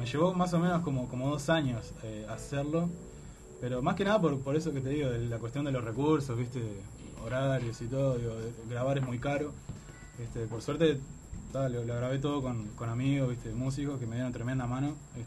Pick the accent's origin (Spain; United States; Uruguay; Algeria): Uruguay; Montevideo; now in Costa Azul, Uruguay; yo vivo en Costa Azul, nací en Montevideo, viví un montón de años acá, después nos mudamos para afuera con mis viejos. Un lugar increíble, así, playa, balneario.